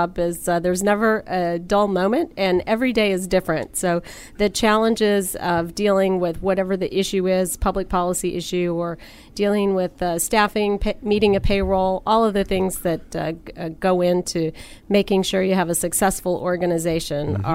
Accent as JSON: {"language": "English", "town": "Dodge City", "region": "Kansas", "country": "United States", "tie": "born or raised there", "said": "I grew up in Dodge City, Kansas."}